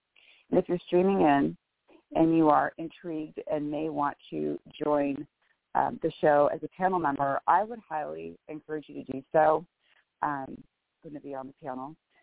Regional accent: Bellevue, Washington, United States; I'm from Bellevue, Washington.

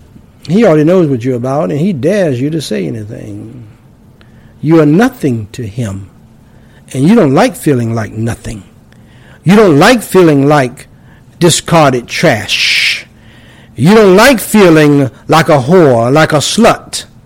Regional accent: North Carolina, United States; also born or lived in New York; One in the country from my home state, or one of my home states of North Carolina. One in my other home state in New York.

